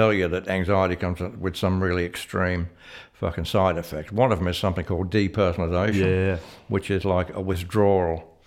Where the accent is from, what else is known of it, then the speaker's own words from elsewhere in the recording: Sydney, New South Wales, Australia; I said, I'm from Sydney in the area and all that sort of shit.